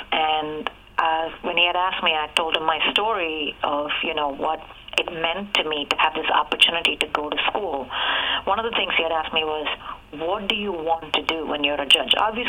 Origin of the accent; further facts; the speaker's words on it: India; moved away; growing up in India, the way I did, I spoke multiple languages. I'm multilingual. I can read and write several languages